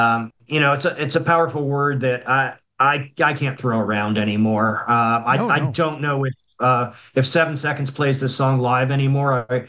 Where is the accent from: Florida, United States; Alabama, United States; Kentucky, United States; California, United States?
Florida, United States; I was growing up in South Florida in a small town, and it's almost 100% white.